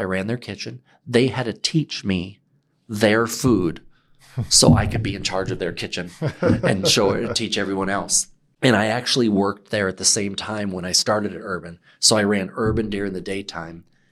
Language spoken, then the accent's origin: English; Milwaukee, Wisconsin, United States; also born or lived in Tampa; Okay, I grew up in Milwaukee, then Tampa, then Milwaukee. So big cities compared where, you know people, but you don't know all your neighbors.